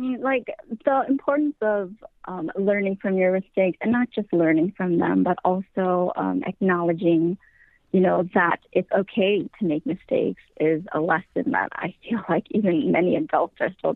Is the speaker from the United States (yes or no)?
yes; Wisconsin, United States; because I am from Wisconsin.